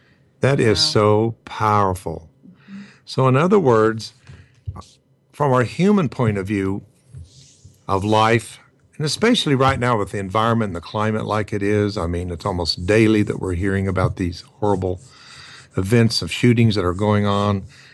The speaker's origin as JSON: {"language": "English", "country": "United States", "said": "I have a human part of me as an American"}